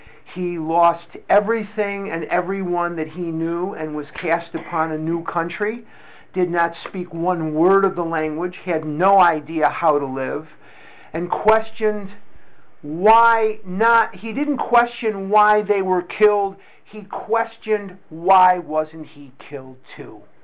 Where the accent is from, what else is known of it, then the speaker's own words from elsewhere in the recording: Chicago, Illinois, United States; But I was born and raised in Chicago